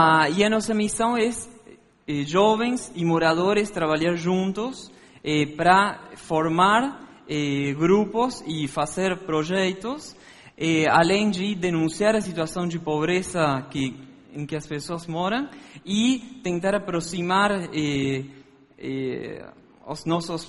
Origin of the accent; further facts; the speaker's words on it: Argentina; Portuguese is a second language; moved away as an adult; now in Brazil; Vocês vão perceber que eu não tenho sotaque de brasileiro, eu, como ele falou, sou argentino. Como ele falou, eu cheguei no Brasil no ano passado.